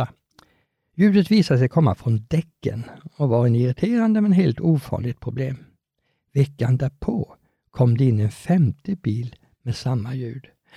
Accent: Vetlanda, Jönköping County, Sweden; born there; Jag föddes som sagt på BB i Vetlanda.

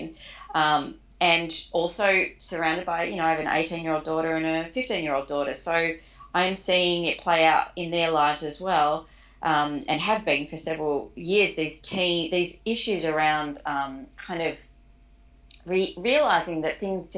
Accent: Australia; a white woman growing up in Australia

